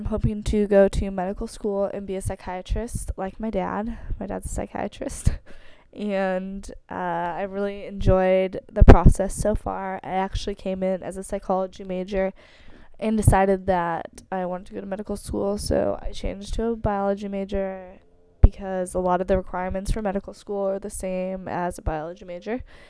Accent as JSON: {"language": "English", "town": "Palos Verdes", "region": "California", "country": "United States", "tie": "born or raised there", "lives_now": "San Diego, United States", "said": "I'm from Palos Verdes, California, which is in Los Angeles, and I grew up there. I moved there when I was a little baby, and I've lived there my whole life until I moved to San Diego 3 years ago"}